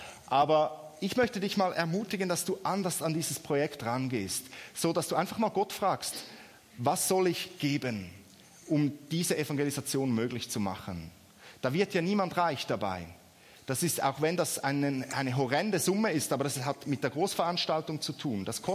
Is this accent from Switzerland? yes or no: yes; Switzerland; ich weiß auch nicht, ob ihr Süddeutschen auch so seid, bei uns in der Schweiz, ja, niemandem zu nahe treten.